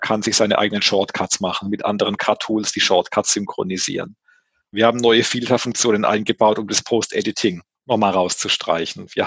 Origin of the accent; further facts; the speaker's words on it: Baden-Württemberg, Germany; Und als Badener